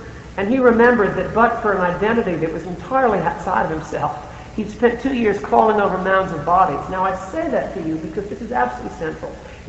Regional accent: United States; because I'm an American, and what's the big American disease?

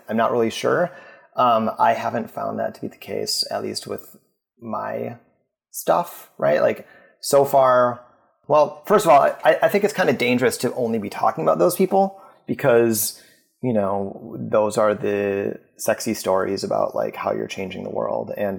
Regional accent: Minneapolis, Minnesota, United States; I'm actually from Minneapolis as well.

